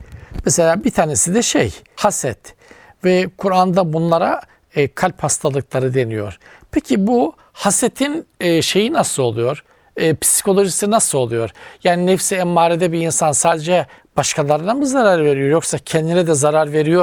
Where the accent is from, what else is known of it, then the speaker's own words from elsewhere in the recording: Black Sea Region, Turkey; Bizim Karadeniz'de paçariş derler